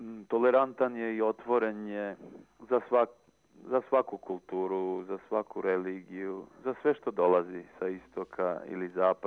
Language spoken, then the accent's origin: Serbian; Serbia; kaži mi, kaže, odakle si? Pa ja rekao, šta da vam kažem, ako vam i kažem, nećete znati za moju zemlju, izuzetno je mala i možda nepoznata na ovim prostorima. I on je insistirao, kaže, kaži mi. Ja kažem, pa i Srbije